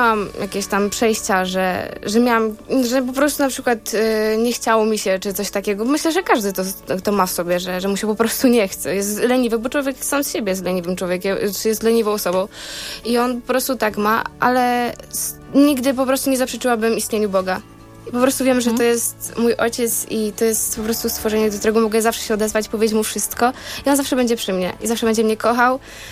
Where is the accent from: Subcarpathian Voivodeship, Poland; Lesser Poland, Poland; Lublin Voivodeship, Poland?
Subcarpathian Voivodeship, Poland; Łańcut; już w sercu do mojej rodzinnej miejscowości, do Łańcuta.